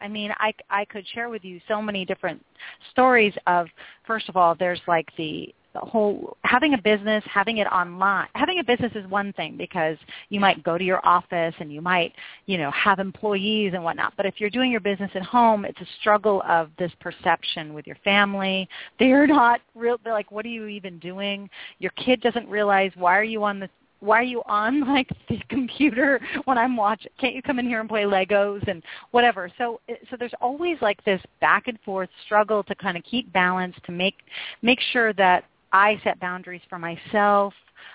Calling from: Seattle, Washington, United States; I'm calling in from Seattle, and it is unusually dry today.

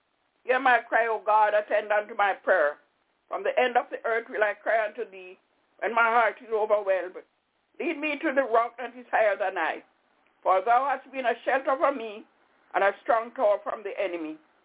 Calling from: Albany, New York, United States; I'm calling from Albany, New York.

